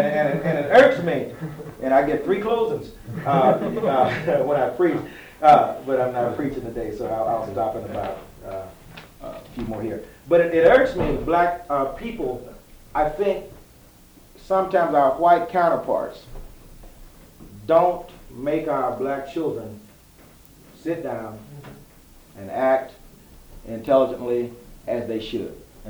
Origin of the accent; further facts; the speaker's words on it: United States; born there; I'm an American, I was born here.